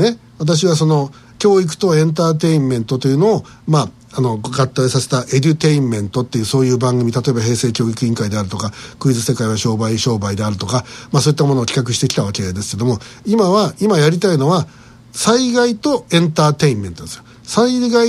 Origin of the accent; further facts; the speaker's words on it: Kyushu, Japan; 我々はやっぱり九州で育ってきましたんで、